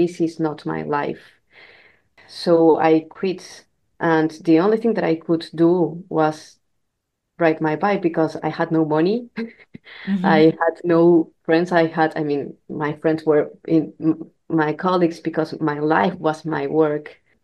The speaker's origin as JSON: {"language": "English", "country": "Peru", "moved": "yes", "said": "I left Peru, and I had the chance to go to Europe"}